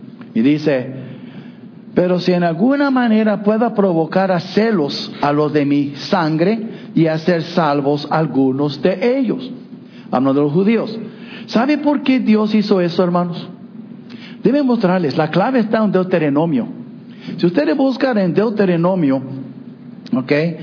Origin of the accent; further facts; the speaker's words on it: New York, United States; also born or lived in Brazil / Washington; now in Laredo, United States; Yo nací en Brasil. Fui criado en Nueva York, en Washington. Nunca fui a una iglesia. Y después Dios me tocó, me salvó con 18 años.